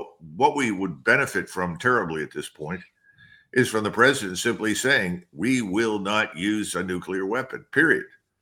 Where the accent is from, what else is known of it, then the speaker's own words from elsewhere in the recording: Philadelphia, Pennsylvania, United States; And I knew a few words of Ukrainian because I grew up with them in North Philadelphia.